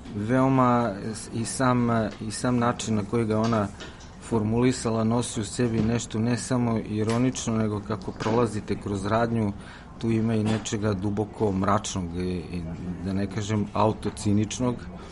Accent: Serbia; bar mi kao Srbi imamo dobru predispoziciju za te takozvane distopističke vizije sveta

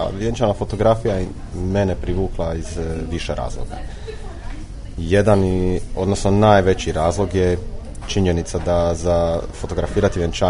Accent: Split, Split-Dalmatia County, Croatia; born there; rođen sam u Splitu.

